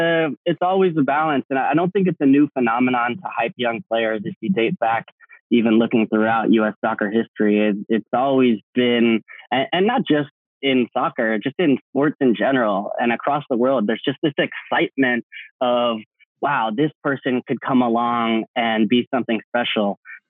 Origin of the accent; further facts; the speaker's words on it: California, United States; I had to sort of manufacture those experiences growing up in the Bay Area